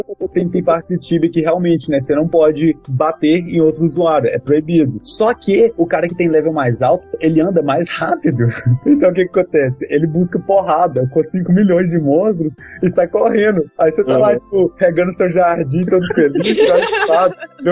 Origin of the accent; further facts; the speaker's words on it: Brazil; Porque nós somos brasileiros, né?